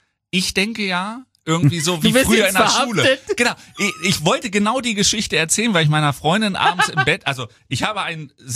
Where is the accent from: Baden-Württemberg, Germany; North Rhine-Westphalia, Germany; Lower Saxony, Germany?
Lower Saxony, Germany; Hanover; fahre ich mal zu Denko Jones nach Braunschweig in die verbotene Stadt als Hannoveraner.